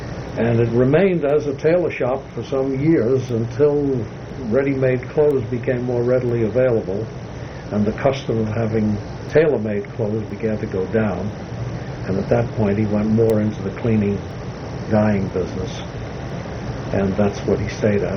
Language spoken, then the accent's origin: English; New York City, New York, United States; So I grew up first on Manhattan Island